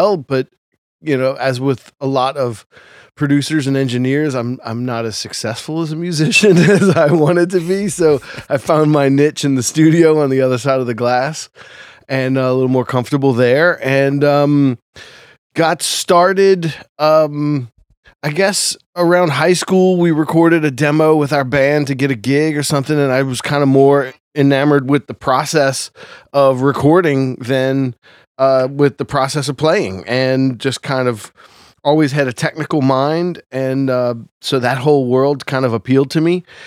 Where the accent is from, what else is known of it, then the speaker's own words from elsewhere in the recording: New Orleans, Louisiana, United States; born and raised in New Orleans.